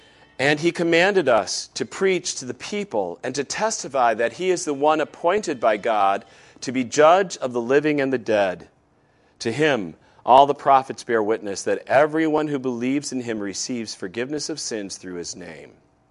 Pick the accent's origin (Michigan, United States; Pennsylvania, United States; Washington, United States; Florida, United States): Michigan, United States; Now, I know I talk to people from my hometown in Michigan